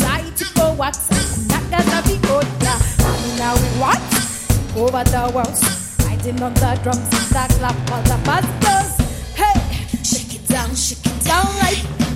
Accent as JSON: {"language": "English", "region": "Nairobi", "country": "Kenya", "said": "I come from Nairobi, that's the capital city of Kenya."}